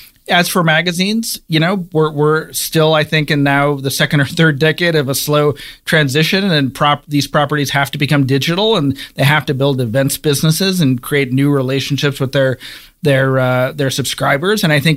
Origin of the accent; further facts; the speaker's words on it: Cleveland, Ohio, United States; I'm from Cleveland, Ohio, and I grew up reading the Cleveland Plain Dealer